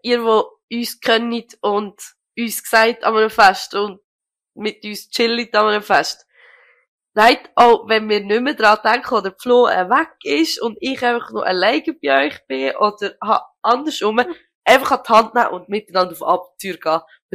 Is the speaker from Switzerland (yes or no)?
yes; Switzerland; accent: Swiss German; ich rede ja Schweizerdeutsch